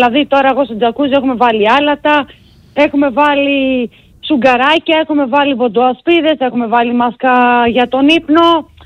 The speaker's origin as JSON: {"language": "Greek", "country": "Greece", "tie": "born or raised there", "also_born_or_lived": "Australia", "said": "επειδή εγώ γεννήθηκα στην Αυστραλία και μεγάλωσα στην Ελλάδα."}